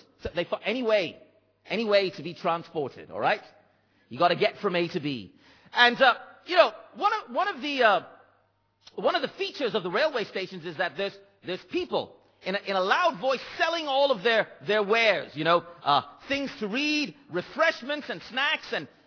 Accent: India; places because of my father's job. We traveled around. But every couple of years, we would go back to my home country of India.

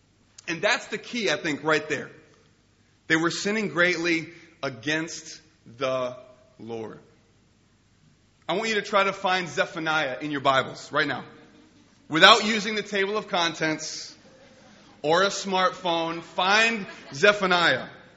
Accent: United States; accent: American; I'm an American, if you couldn't tell by my ludicrous accent.

